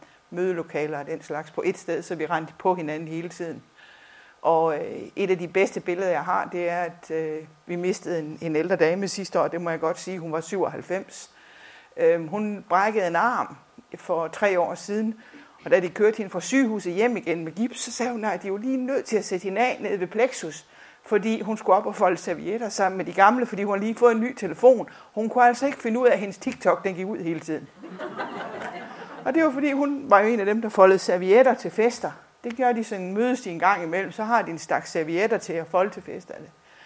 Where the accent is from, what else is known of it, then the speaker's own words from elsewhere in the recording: Idom, Central Denmark Region, Denmark; Der, hvor jeg kommer fra, i Idom Rosted, der kan vi jo sådan pusse vores glorie